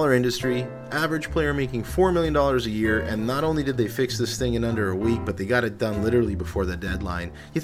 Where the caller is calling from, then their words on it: Hamilton, Ontario, Canada; Oh, I'm calling from Hamilton.